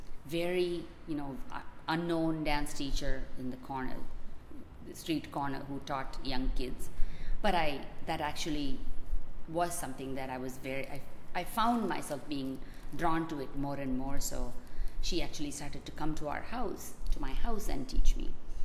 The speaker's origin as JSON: {"language": "English", "town": "Chennai", "region": "Tamil Nadu", "country": "India", "tie": "born or raised there", "said": "I grew up in India, southern India, Madras, or now they call it Chennai, and that's the seat of Bharatanatyam."}